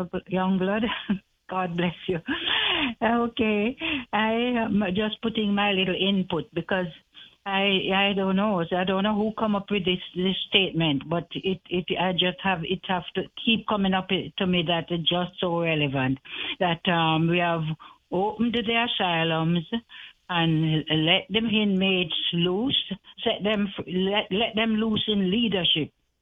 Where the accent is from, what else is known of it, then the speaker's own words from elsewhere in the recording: Jamaica; I grew up in Jamaica, right? And I grew up, as you say, less than 100 years ago in a culture that was relatively crime-free